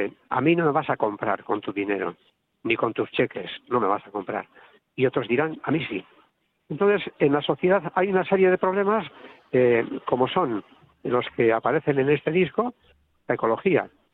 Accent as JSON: {"language": "Spanish", "town": "Bermeo", "region": "Basque Country", "country": "Spain", "said": "ofreciendo a mi pueblo, a Bermeo, a Vizcaya, a Euskadi"}